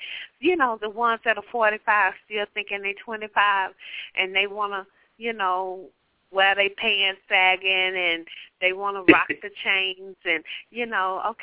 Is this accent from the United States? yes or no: yes; Compton, California, United States; In my hometown, Compton, they blamed every murder, I think, from 1995 to 2005 on gangster rap.